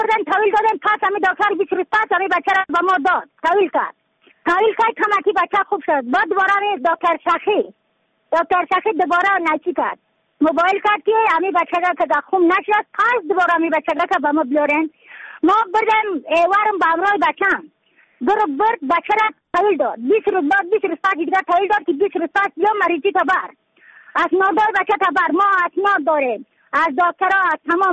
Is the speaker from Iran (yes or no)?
no; Badakhshan, Afghanistan; از بدخشان هستم، مرکز بدخشان، ولسوالی اصلی پایان.